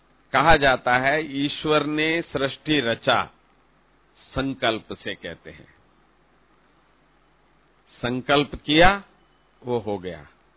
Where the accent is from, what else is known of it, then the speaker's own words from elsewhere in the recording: South India, India; मैं वैसे भी साउथ से हूं, दक्षिण से हूं